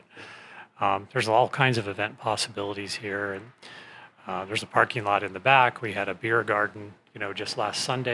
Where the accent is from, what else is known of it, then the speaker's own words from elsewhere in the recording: Ogden, Utah, United States; I grew up here in Ogden, and then my wife and I have only been back here for the last, I think it's almost 4 or 5 years.